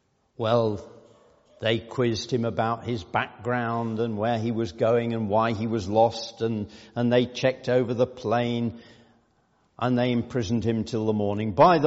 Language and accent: English; Yorkshire and the Humber, United Kingdom; by blood and origin, I am mostly a Yorkshireman. My citizenship is British.